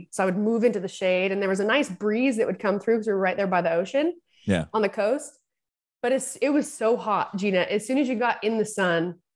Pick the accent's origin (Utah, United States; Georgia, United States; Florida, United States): Utah, United States; also born or lived in California; I'm from Utah and I'm back in Utah.